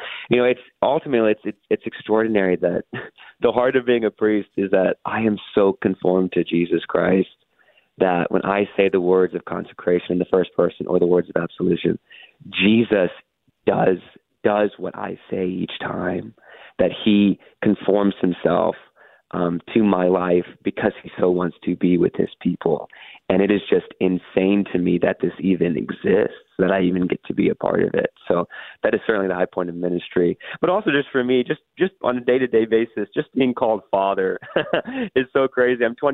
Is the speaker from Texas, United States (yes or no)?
yes; Houston, Texas, United States; Yeah, so I grew up here in Houston, the fifth of six kids